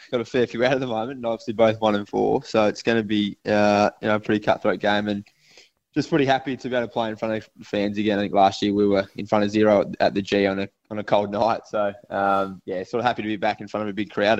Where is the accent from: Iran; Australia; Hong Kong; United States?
Australia; Cobden, Victoria; Yeah, I was from Cobden and born and bred in the country, but played for the Sandy Dragons.